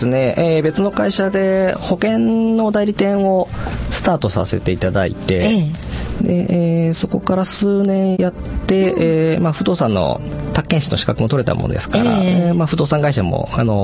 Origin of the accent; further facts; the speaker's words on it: Okazaki, Aichi, Japan; はい、僕は岡崎生まれ岡崎育ちです。